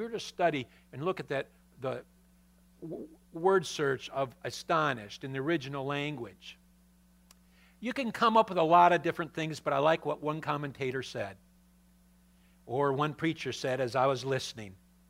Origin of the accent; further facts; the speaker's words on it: Michigan, United States; Remember, we're from Michigan, all right?